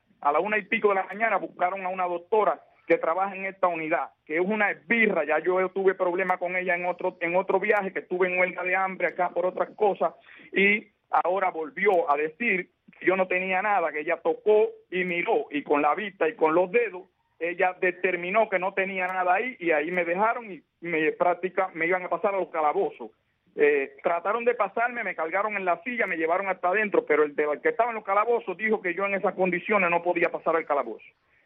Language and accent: Spanish; Santiago de Cuba, Cuba; yo soy de Santiago de Cuba y se tendrían que mover mi familia hacia acá